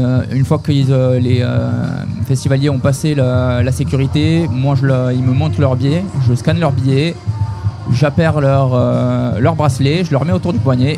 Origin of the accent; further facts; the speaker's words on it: France; now in Saint-Denis, Réunion; Moi, je suis pas natif de La Réunion, je suis arrivé de métropole juste avant